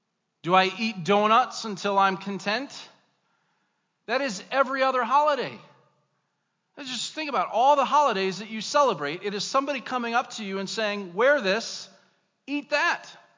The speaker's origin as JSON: {"language": "English", "region": "Indiana", "country": "United States", "tie": "born or raised there", "said": "I grew up in Northwest Indiana."}